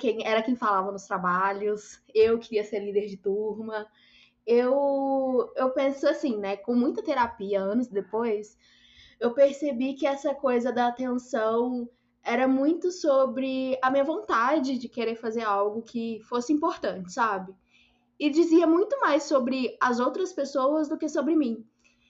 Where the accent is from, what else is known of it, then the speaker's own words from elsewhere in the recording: Pedro Leopoldo, Minas Gerais, Brazil; Eu sou de Pedro Leopoldo, Minas Gerais. É perto de Belo Horizonte.